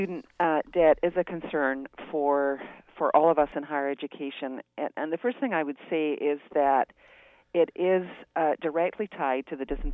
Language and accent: English; Scotland, United Kingdom; moved away; I'm from Scotland originally, been here for 40 years, but I'm a first-generation student.